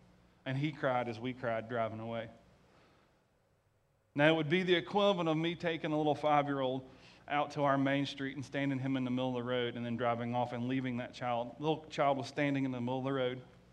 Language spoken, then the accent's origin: English; Sylvania, United States; and you can tell we're from Sylvania, we got to find a Possum Eddie.